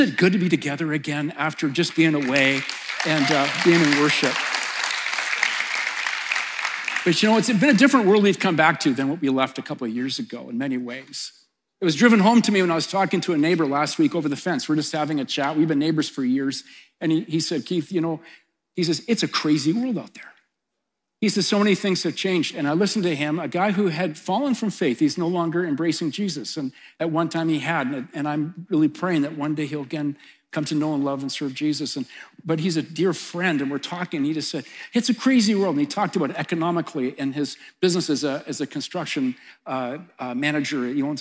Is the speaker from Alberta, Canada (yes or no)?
yes; Edmonton, Alberta, Canada; I got to tell you, I'm from Edmonton.